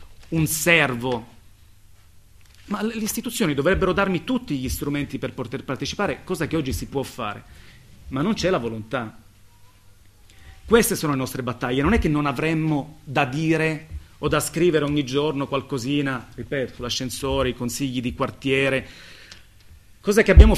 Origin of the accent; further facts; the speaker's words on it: Sicily, Italy; molto caro a me perché nella mia terra ha svolto un ruolo fondamentale nella... in qualche modo ha inciso, anche se la Sicilia è un luogo molto difficile